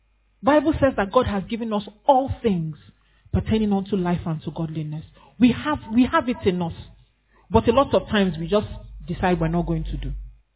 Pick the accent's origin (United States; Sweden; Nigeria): Nigeria; Anambra; I come from Anambra State. We were not as respectful as that.